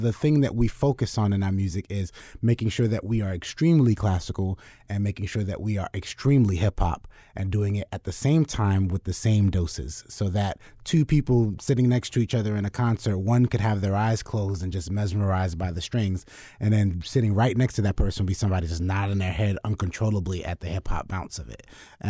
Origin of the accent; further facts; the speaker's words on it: Fort Lauderdale, Florida, United States; Well, you know, we grew up in Fort Lauderdale. So, you know, we lived in the hood and just went to a public school